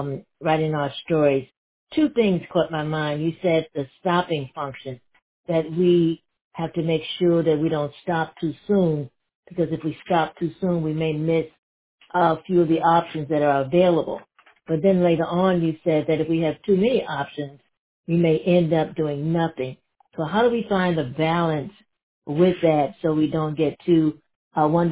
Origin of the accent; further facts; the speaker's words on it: Washington, District of Columbia, United States; from Washington, D.C.